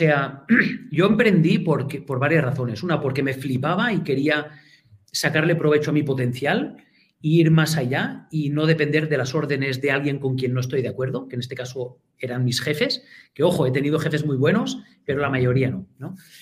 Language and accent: Spanish; Andorra; yo soy de Andorra, de toda la vida, nacido aquí.